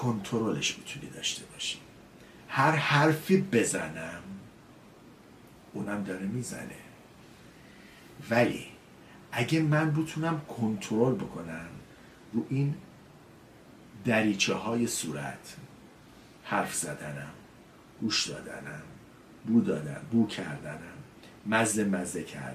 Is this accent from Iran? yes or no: yes; Iran; ما ایرانی ها تمساح نمیخوریم، ما ایرانی ها مارمولک نمیخوریم، ما ایرانی هستیم.